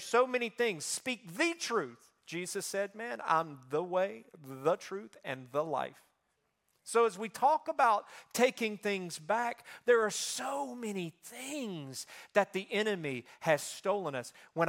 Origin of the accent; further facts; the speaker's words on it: Mississippi, United States; because I'm from Mississippi, you know, right there